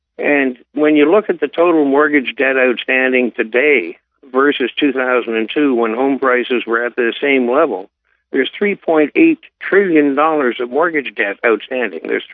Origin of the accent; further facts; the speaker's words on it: Canada; I'm a Canadian watching this absolutely aghast